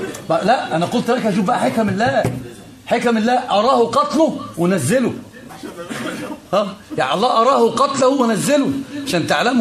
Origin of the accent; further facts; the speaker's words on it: Egypt; ده الكلام ده عندنا في مصر يقول لك كده